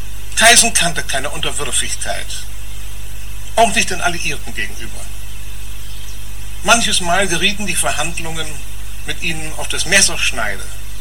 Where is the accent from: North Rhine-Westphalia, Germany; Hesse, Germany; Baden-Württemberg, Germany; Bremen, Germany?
Bremen, Germany; wenn wir uns als Bremer fragen